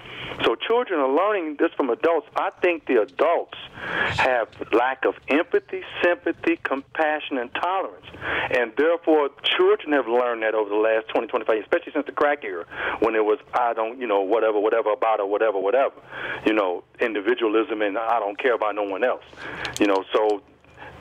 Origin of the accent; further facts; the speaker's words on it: Gary, Indiana, United States; the on the job training I even went through growing up in Gary.